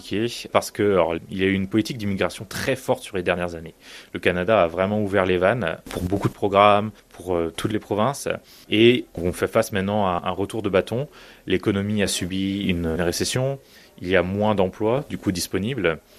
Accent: Brittany, France; Moi, je suis de Bretagne à la base, donc c'est sûr que je ne reviendrai pas à Paris.

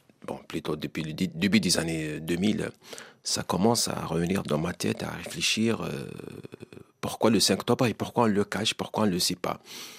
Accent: Algeria; Moi-même, je suis algérien, je suis né, j'ai grandi, j'ai vécu en Algérie, je connais tous les détails de l'Algérie

